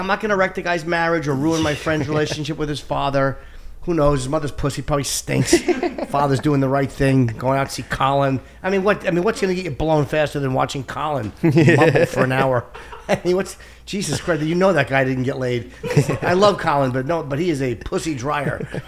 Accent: North Brunswick, New Jersey, United States; North Brunswick.

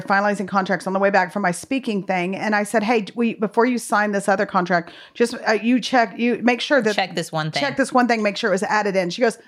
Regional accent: El Paso, Texas, United States; So I was at Baylor and I grew up in El Paso.

